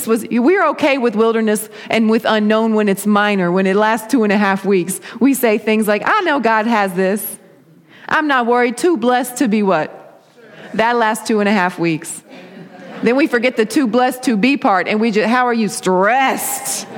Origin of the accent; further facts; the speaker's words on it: Georgia, United States; Now, y'all, I'm from Georgia. If there's sidewalks in it, it's not woods.